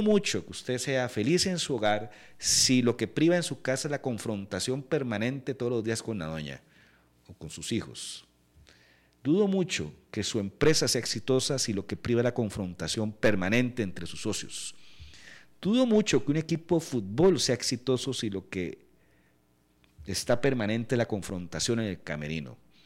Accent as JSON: {"language": "Spanish", "town": "Purral", "region": "San José", "country": "Costa Rica", "said": "y yo soy de Purral."}